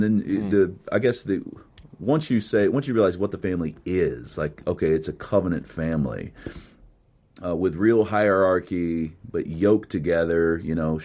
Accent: the South, United States; I mean, growing up in the South, I went to the last Billy Graham crusade in Tampa Bay, Florida.

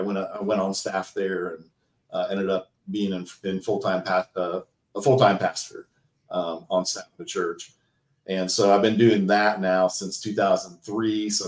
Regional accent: Ohio, United States; I grew up in Ohio and grew up in a really great Christian family.

